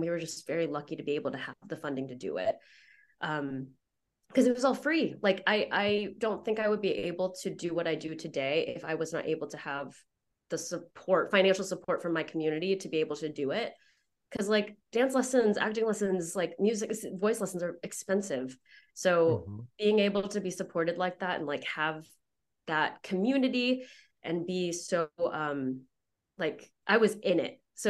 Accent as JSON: {"language": "English", "region": "Texas", "country": "United States", "tie": "born or raised there", "said": "I mean, I grew up in Texas, so football is a big thing, and they got plenty of support too."}